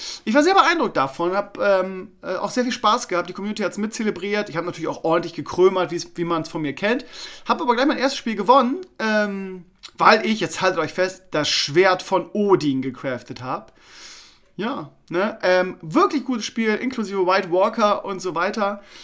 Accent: Bremen, Germany; Also, ich tendiere mal dazu, als Bremer ein bisschen bescheidener zu sein.

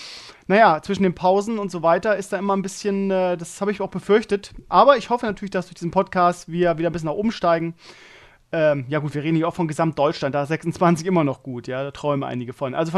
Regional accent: Bremen, Germany; now in Scheeßel, Germany; Ich wohne ja noch nicht lange hier in Schesel, ja. Für die, die mich nicht kennen, ich bin Lehrer in Schesel, bin eigentlich Bremer, grün-weißer Bremer

